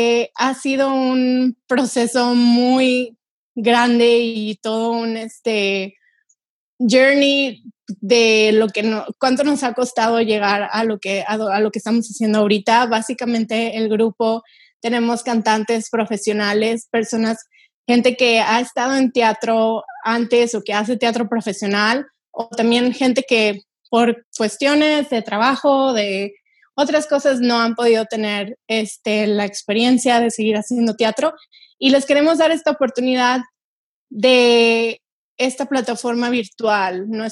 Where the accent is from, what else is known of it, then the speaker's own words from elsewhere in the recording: Monterrey, Nuevo León, Mexico; soy de Monterrey, México